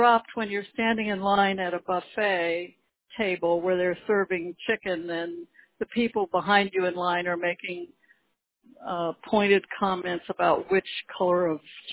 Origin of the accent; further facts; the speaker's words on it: California, United States; I was there from California